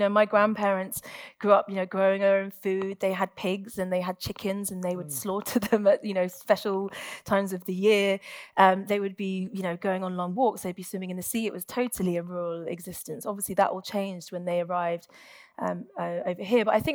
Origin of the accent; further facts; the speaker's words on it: London, United Kingdom; I was brought up in West London.